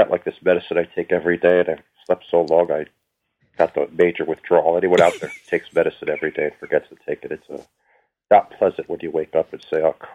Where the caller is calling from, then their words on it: New Jersey, United States; Hey, Brian … from New Jersey.